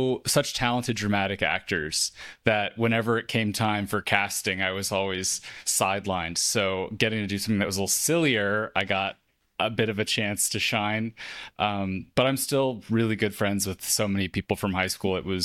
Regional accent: South Pasadena, California, United States; No, I mean, I grew up in South Pasadena, so a lot of good like public schools there

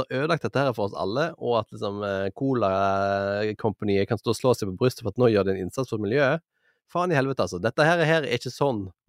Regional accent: Western Norway, Norway; som vestlending så har vi jo litt erfaring med å gå med paraply og vet litt hvordan vinden oppfører seg rundt hjørner

